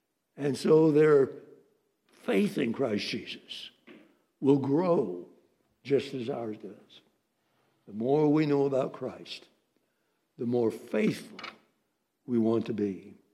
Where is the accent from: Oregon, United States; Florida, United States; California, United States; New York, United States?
Oregon, United States; Eugene; also born or lived in Springfield, Oregon; as a kid growing up in Eugene, Oregon, and Springfield, Oregon, in the churches there